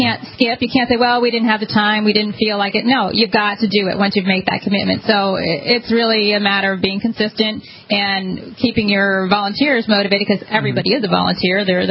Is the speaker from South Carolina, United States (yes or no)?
no; Connecticut, United States; I came from Connecticut. Okay. I grew up in Connecticut. I moved here in 2004.